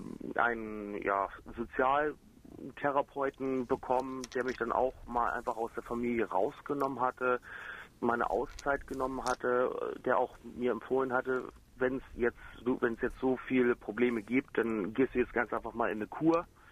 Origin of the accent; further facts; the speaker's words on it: Buchholz in der Nordheide, Lower Saxony, Germany; ich komme aus Buchholz in der Nordheide. Ich bin 27 Jahre alt, also noch ziemlich jung